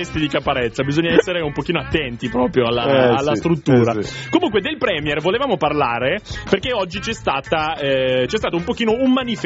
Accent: Piedmont, Italy; mi sono piemontese, però mio nonno, ma molto mio nonno, è stato per un po' giù.

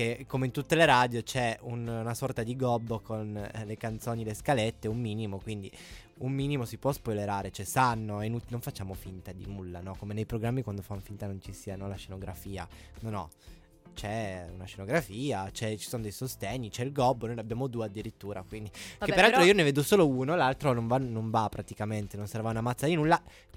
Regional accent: Avigliana, Piedmont, Italy; now in Turin, Italy; Da Vigliana, ma ormai sono torinese, tesoro, sai che ormai vivo qua.

